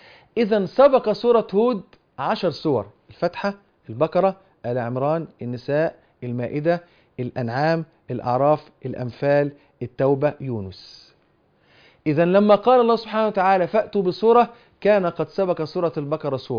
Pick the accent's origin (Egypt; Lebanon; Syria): Egypt